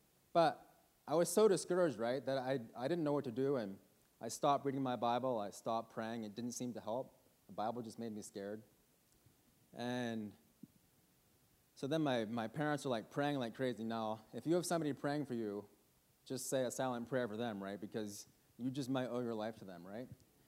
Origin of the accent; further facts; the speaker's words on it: New Brunswick, Canada; So I grew up in New Brunswick